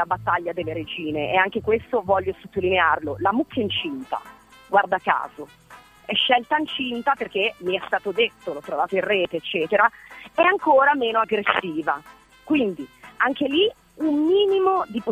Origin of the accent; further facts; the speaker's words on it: Milan, Lombardy, Italy; io sono milanese